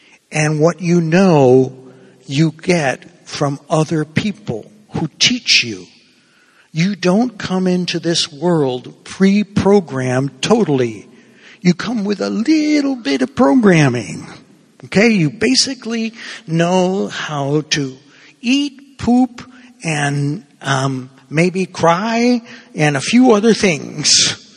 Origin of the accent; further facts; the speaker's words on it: Cuba; first language Spanish; English is a second language; Well, I didn't grow up in Spanish. I grew up in Cuba speaking Spanish.